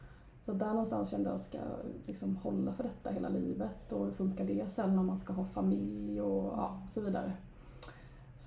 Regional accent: Växjö, Kronoberg County, Sweden; Jag är ju smålänning. Jag kommer från Växjö.

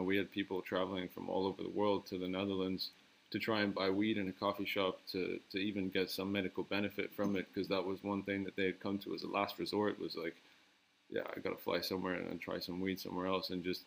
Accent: Ireland; also born or lived in United Kingdom / Germany; I grew up in Ireland. I went to school in the UK.

